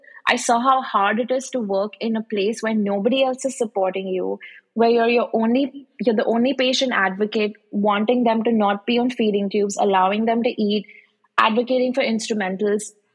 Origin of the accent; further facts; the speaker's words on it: India; moved away as an adult; now in United States; I came from India, like I said, very clear about what I wanted